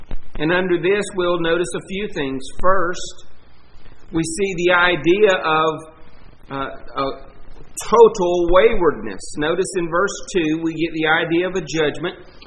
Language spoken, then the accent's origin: English; Warner Robins, Georgia, United States; And I remember growing up in Warner Robins, Georgia. I must have been 5 or 6 years old.